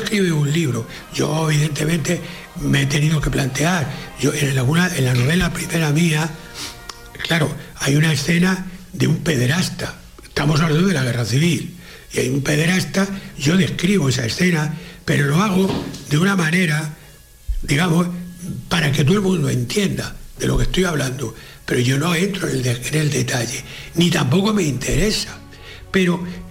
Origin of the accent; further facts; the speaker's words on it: Castile, Spain; Pero yo entiendo esa novela, la entiendo perfectamente, porque siendo castellano, esa violencia, yo la entiendo, tremenda.